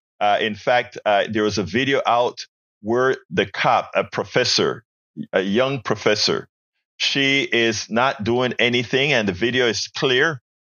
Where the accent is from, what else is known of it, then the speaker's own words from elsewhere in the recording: Panama; I love him so much, even if he got my country wrong. I'm Panama. I do have Jamaican in me